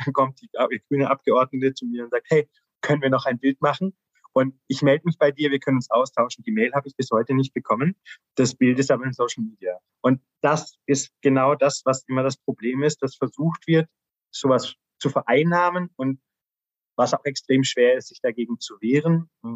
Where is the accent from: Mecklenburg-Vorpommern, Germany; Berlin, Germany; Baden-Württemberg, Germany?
Baden-Württemberg, Germany; ich bin aus Baden-Württemberg